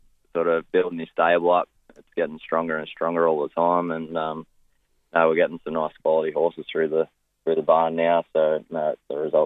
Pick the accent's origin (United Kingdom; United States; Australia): Australia; Junee, New South Wales; I'm originally from Junee, down near Wagga